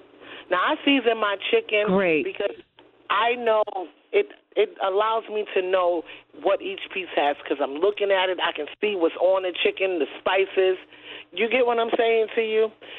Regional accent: New York, United States; You know what? Even though I grew up in Harlem, my family is down south.

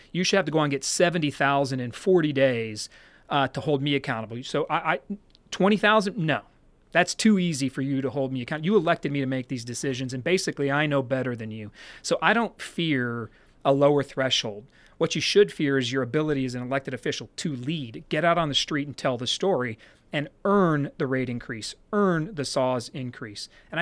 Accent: San Antonio, Texas, United States; I'm from San Antonio, and I'm vested in here. Grew up here, it's my life here.

